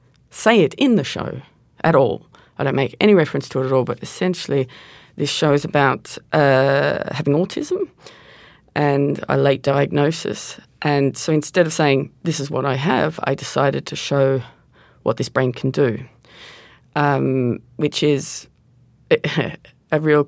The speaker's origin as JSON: {"language": "English", "region": "Tasmania", "country": "Australia", "said": "I'm a larger woman. I'm from Tasmania, which is the small state in Australia. And I'm a lesbian."}